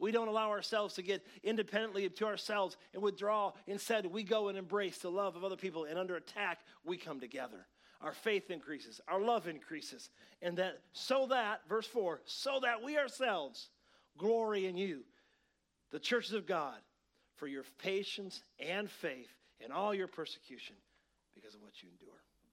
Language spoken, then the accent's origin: English; Grand Rapids, Michigan, United States; she got a prominent Christian preacher from my hometown in Grand Rapids